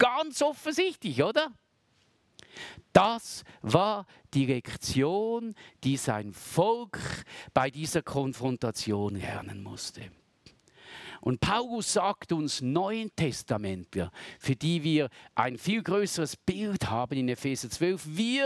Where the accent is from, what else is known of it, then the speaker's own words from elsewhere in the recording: Switzerland; soweit ist es noch nicht ganz bei uns in der Schweiz